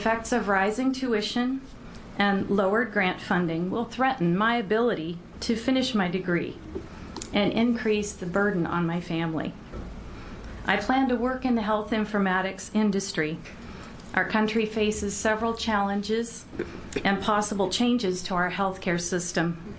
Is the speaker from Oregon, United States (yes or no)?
yes; Wilsonville, Oregon, United States; I am from Wilsonville.